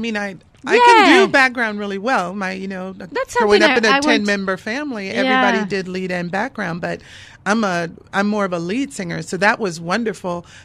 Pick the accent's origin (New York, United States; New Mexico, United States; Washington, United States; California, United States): California, United States; Los Angeles; Well, I am from Los Angeles, and because my family had been really well known, especially locally, it was really easy.